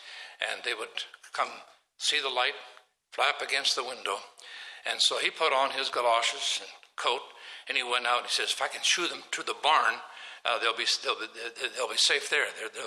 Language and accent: English; Swan Plain, Saskatchewan, Canada; born there; I was born near Swan Plain, Saskatchewan, in 1934, and nothing is left of the homestead.